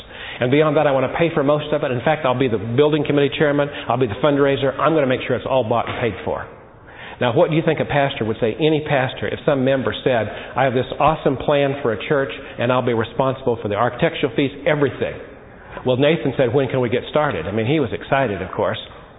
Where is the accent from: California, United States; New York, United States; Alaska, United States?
California, United States; Chico; I was born in Butte County, Chico, and lived there a lot of my early life, and I visited my brother who still lives up there last night.